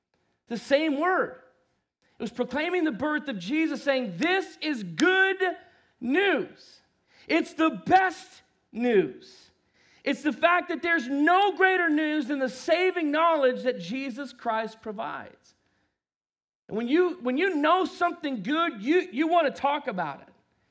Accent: Dallas, Texas, United States; but we grew up in the Dallas area.

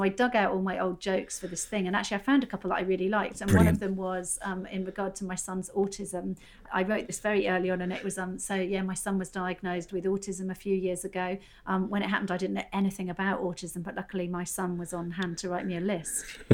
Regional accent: South West England, United Kingdom; where I grew up in Dorset.

